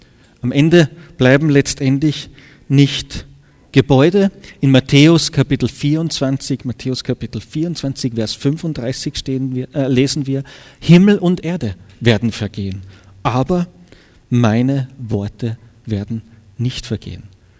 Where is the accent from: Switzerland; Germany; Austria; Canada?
Austria; bin ja Österreicher